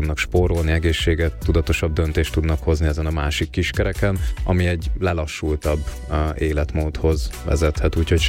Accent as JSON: {"language": "Hungarian", "region": "Great Hungarian Plain", "country": "Hungary", "tie": "born or raised there", "said": "Hát én egy vidéki parasz gyerek vagyok Alföldről, most töltöttem a 30-at"}